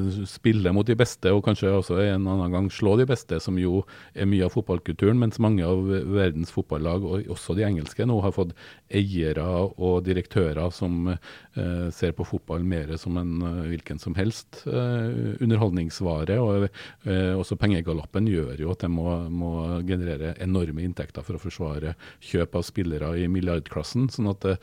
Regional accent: Trondheim, Trøndelag, Norway; og folk hørte at jeg var fra Trondheim

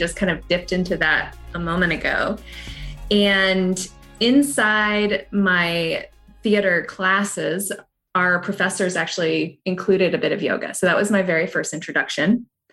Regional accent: Hawaii, United States; I grew up in Hawaii and in a rural area. And so books were everything for me.

